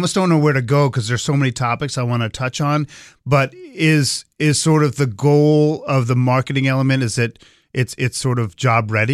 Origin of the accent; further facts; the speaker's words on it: Boston, Massachusetts, United States; I grew up in Boston area.